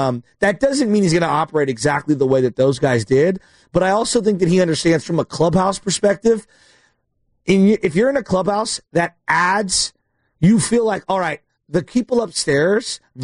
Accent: Oakland, California, United States; Yeah, and I'm not doing the Dame, I'm from Oakland.

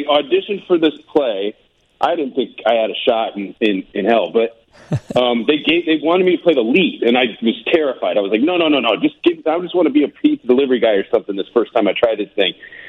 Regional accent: Iowa, United States; born there; I was born in Iowa, so my dad put a White Sox hat on my head when I was born.

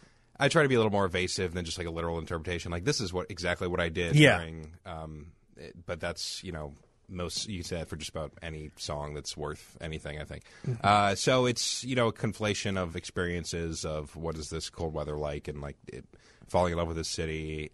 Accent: Virginia, United States; I'm from Virginia. Like, what do I know about cold?

